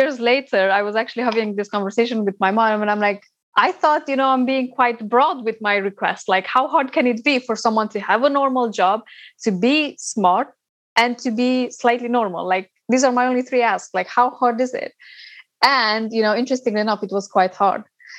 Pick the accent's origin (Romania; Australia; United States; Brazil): Romania; because we're both from Romania.